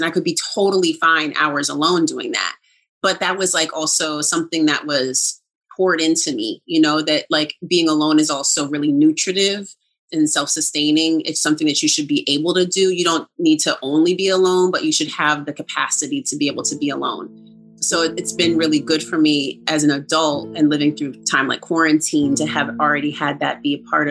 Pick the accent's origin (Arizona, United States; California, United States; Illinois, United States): California, United States; And I'm from Cali, right?